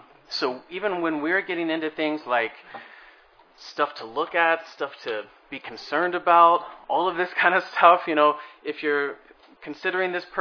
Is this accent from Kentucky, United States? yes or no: yes; Kentucky, United States; accent: Kentucky; sometimes it with my Kentucky accent or whatever I say